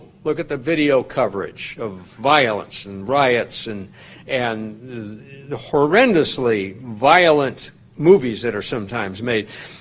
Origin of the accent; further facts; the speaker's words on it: the West, United States; Those are the challenges to growing up in the West where there are a lot of snakes.